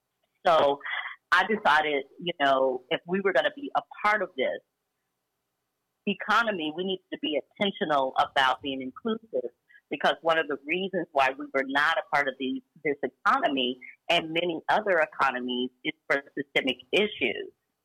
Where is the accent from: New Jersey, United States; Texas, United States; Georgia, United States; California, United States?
Georgia, United States; Atlanta; also born or lived in Chattanooga; But Atlanta is home. I was born in Chattanooga, but I was raised here and in Chattanooga by extended family.